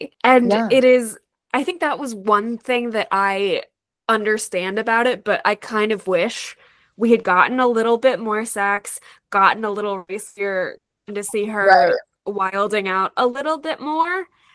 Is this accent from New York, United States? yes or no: no; Maryland, United States; I grew up outside DC in Maryland.